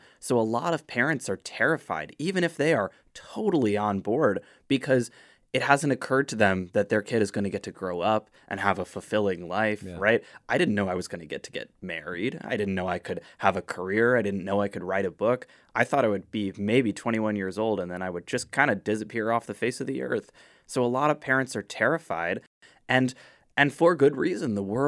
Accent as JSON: {"language": "English", "region": "Connecticut", "country": "United States", "tie": "born there", "said": "I was born a girl in Connecticut"}